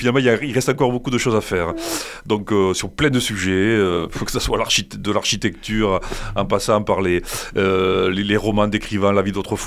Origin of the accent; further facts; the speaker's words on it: La Brossière, Occitanie, France; also born or lived in Montpellier; j'ai grandi à La Brossière, un petit village près d'Agnan, Gignac.